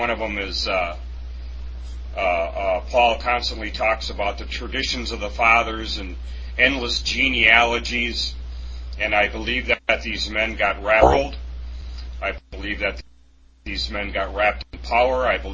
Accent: England, United Kingdom; pardon me, I'm still an Englishman

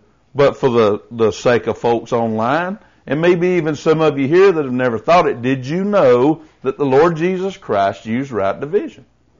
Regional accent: the Carolinas, United States; And I'm from Carolina.

